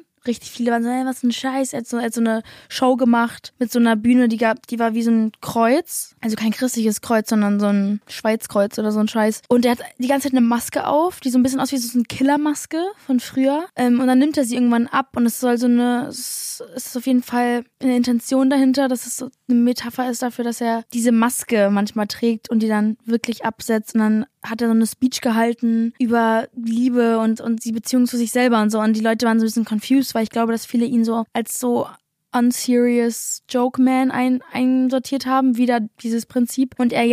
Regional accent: United States; German is a second language; now in Germany; ihr wisst, ich bin Amerikanerin

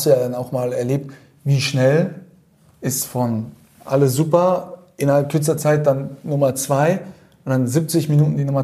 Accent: Fulda, Hesse, Germany; Ja, du bist ja Hesse, so wie ich komme ja aus Fulda.

